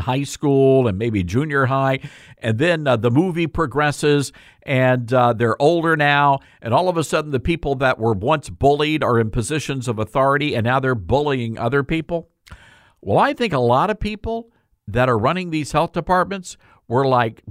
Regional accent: Memphis, Tennessee, United States; and this happened here in Memphis, which is my hometown, by the way, which is why I came back here, because I wanted to do something for my community.

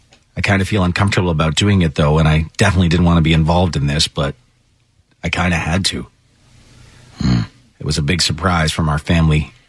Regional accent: Ireland; I'm Irish. Born in Ireland, yes.

